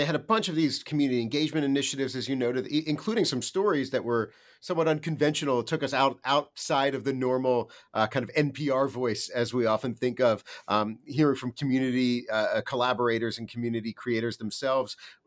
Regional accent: Philadelphia, Pennsylvania, United States; I'm also from the Philadelphia area, so this was like kind of reading the paper about my local papers.

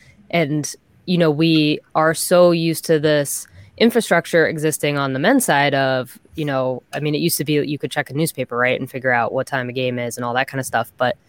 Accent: Boston, Massachusetts, United States; I was born into being a Red Sox fan. There's no, like, I'm from Boston. There is no choice about this.

